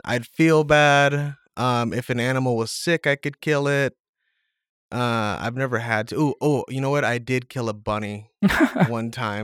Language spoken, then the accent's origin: English; Arlington, Texas, United States; I'm from Arlington, Texas.